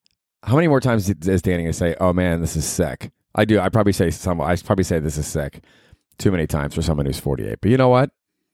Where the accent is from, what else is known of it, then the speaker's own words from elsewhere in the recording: Ohio, United States; I'm from Ohio, but I can support this, I guess.